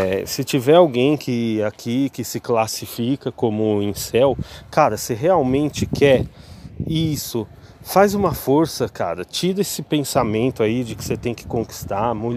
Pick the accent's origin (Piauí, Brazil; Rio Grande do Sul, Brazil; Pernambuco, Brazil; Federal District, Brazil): Federal District, Brazil; Brasília; eu sou feio, eu sou candango, pessoal